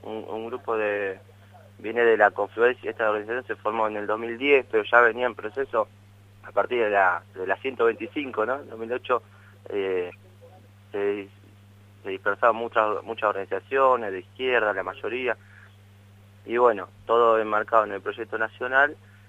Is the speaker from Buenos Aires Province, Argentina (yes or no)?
yes; Ensenada, Buenos Aires Province, Argentina; Nosotros, bueno, yo soy de Ensenada